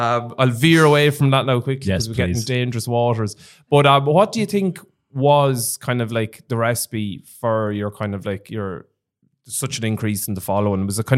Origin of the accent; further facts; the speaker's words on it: Ireland; No, not at all. We're Irish.